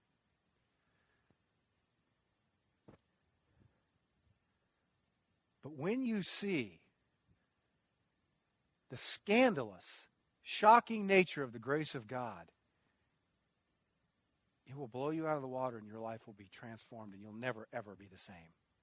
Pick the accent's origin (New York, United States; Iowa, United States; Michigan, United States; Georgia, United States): Iowa, United States; Newton; I was invited to preach in my hometown in Newton, Iowa. Not a big town. It's close to Des Moines, about 30 miles from Des Moines, 17,000 people.